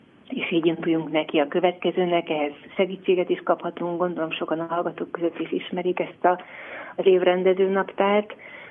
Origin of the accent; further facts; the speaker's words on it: Budapest, Hungary; Én óbudai vagyok